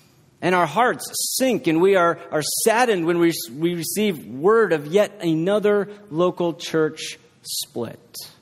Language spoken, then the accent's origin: English; Wheaton, Illinois, United States; now in Texas, United States; Growing up in Wheaton, Illinois, much like here in Texas, there were churches on just about every corner.